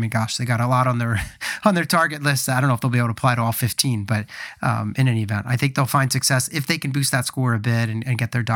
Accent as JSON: {"language": "English", "country": "India", "said": "I worry about being overrepresented as an Indian candidate with an engineering background"}